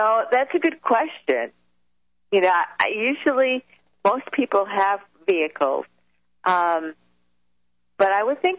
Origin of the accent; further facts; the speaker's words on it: Chicago, Illinois, United States; And I'm from Chicago, and so I had traveled from Colorado to Chicago for Christmas